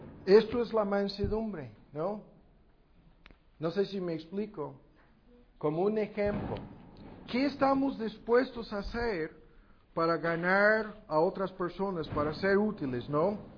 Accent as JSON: {"language": "Spanish", "country": "United States", "second_language": "Spanish", "said": "Además hay muchos peligros aquí, yo soy gringo y me pueden hacer, quién sabe."}